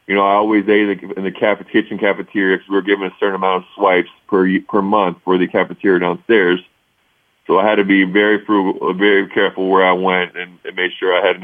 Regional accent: Ohio, United States; fulfill my commitment to Ohio State, and also being able to play in college and play in Ohio State in my hometown.

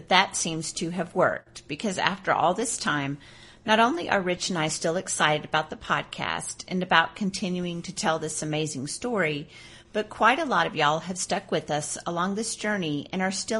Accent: Fayetteville, Arkansas, United States; maybe because I grew up in a city and a college town in Fayetteville.

